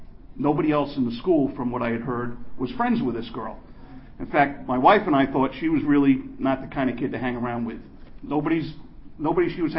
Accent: Long Island, New York, United States; First of all, I'm from New York, Long Island.

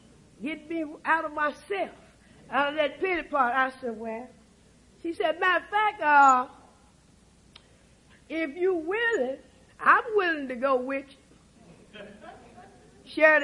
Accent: Henderson, North Carolina, United States; born there; now in Raleigh, United States; I'm from I live in Raleigh, North Carolina. And I was born in Vance County, which is Henderson, North Carolina.

